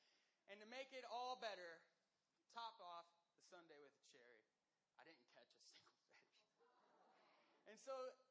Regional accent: the South, United States; when I was a kid, I grew up in the South. I'm a Southern boy at heart.

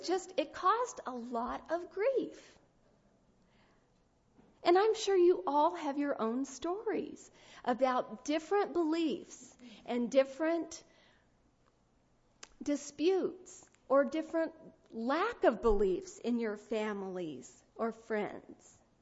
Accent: Texas, United States; Now, in the small town where I grew up in Texas, there were Baptists and there were Methodists.

